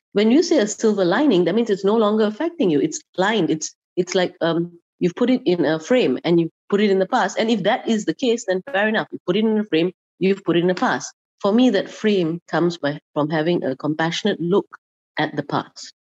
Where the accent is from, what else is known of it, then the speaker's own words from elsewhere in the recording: Malaysia; I love being Malaysian, why I'm still in Malaysia